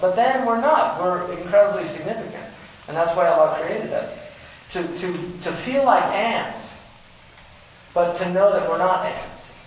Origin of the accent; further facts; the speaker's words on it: California, United States; I used to swim. I love swimming. I grew up in California. I used to go swimming, surfing, in the waves and everything.